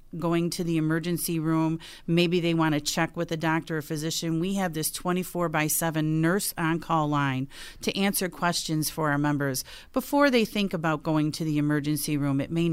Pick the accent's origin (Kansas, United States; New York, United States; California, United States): New York, United States; Buffalo; I grew up, though, from Buffalo, and I was born and raised in South Buffalo.